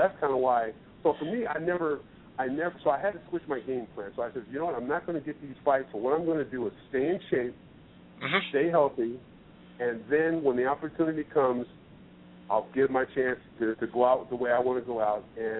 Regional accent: Los Angeles, California, United States; I'm from Los Angeles, so I grew up playing basketball, you know, as a kid with Ronnie Lott.

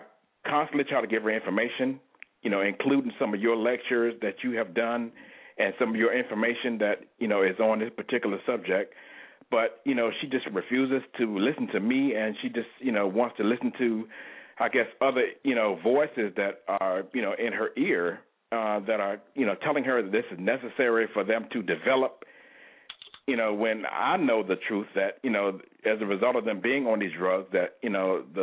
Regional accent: Portsmouth, Virginia, United States; and I'm from Norfolk, Virginia, by the way, actually Portsmouth, Virginia. That's my hometown.

